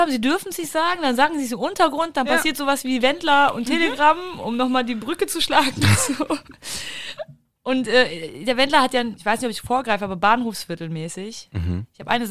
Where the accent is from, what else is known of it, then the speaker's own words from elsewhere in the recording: Germany; Also wir haben in Deutschland, also zumindest da, wo ich herkomme